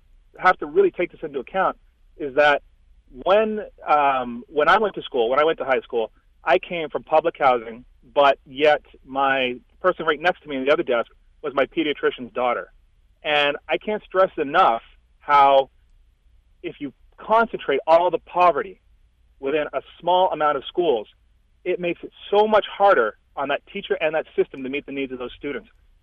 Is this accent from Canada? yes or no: yes; Canada; I'm also from outside of the country. I'm from Canada.